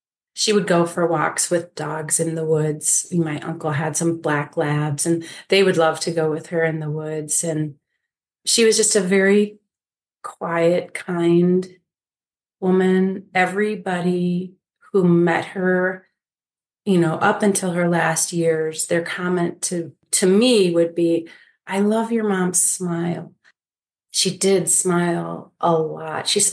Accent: Evanston, Illinois, United States; And then we were raised in Evanston, Illinois

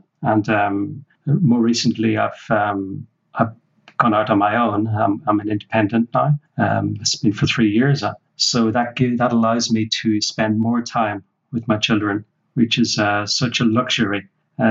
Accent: Ireland; I'm Irish. Back in my younger days, I was used to, you know, having basic meals like Irish stew.

